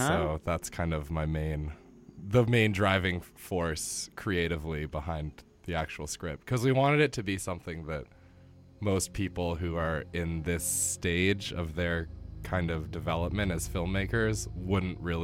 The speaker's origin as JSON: {"language": "English", "town": "Kelowna", "region": "British Columbia", "country": "Canada", "tie": "born or raised there", "said": "I am 20 years old. I grew up in Kelowna, British Columbia."}